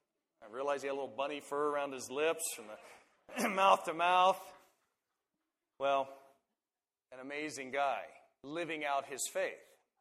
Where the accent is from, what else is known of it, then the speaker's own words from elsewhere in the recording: Colorado, United States; You know, I'll show my name tag. I'm from Colorado.